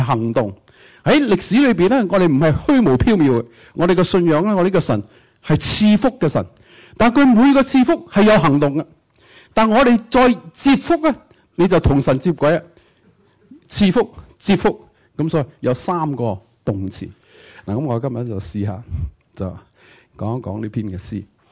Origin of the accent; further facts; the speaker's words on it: China; 我係中國人